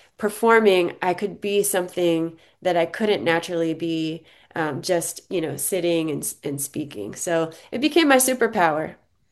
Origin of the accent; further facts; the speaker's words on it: Maryland, United States; I'm from the Maryland area. We would go to the Kennedy Center every year to see Ailey as young kids.